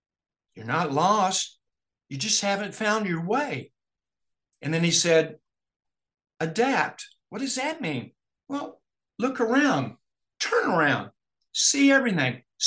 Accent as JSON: {"language": "English", "region": "Kentucky", "country": "United States", "tie": "born or raised there", "said": "But we're going to where I was raised in Appalachia. Muck Roberts Holler. From birth to third grade, I lived in a house that had a dirt floor, outhouse to go to the bathroom, well water."}